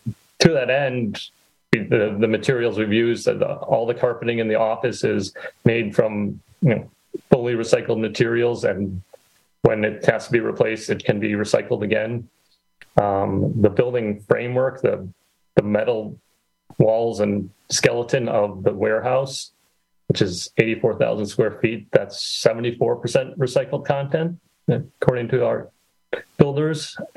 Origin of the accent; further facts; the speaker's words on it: Manitowoc, Wisconsin, United States; also born or lived in Chicago / Baltimore; Yeah. I grew up in Manitowoc, went to high school at Lincoln, went to college in Chicago, worked in Chicago, then Baltimore, Washington area for a while, then back to Chicago for a few years.